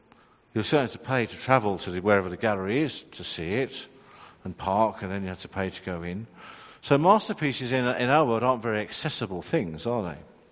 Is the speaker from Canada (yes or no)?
no; England, United Kingdom; I'm English. We don't do that.